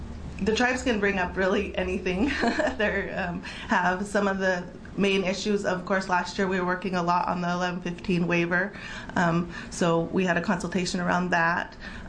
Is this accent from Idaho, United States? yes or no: no; Oregon, United States; I'm from Eastern Oregon. My family's from the Burns Paiute tribe.